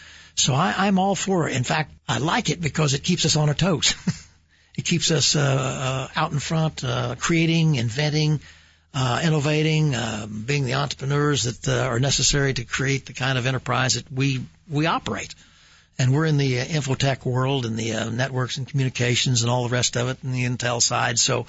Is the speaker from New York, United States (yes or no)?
no; Oklahoma City, Oklahoma, United States; When I was raised in Oklahoma City in the 40s and 50s, I remember being able to walk all the way to school, 6, 8, 10 blocks away